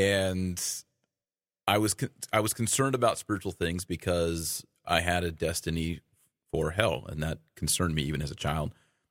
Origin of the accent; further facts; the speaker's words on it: Fort Worth, Texas, United States; Born and raised in Fort Worth, Texas.